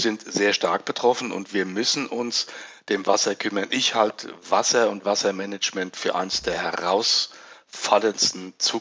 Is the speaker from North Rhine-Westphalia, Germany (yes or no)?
no; Rhineland-Palatinate, Germany; In meiner Heimat jetzt hier, ich sitze in der Pfalz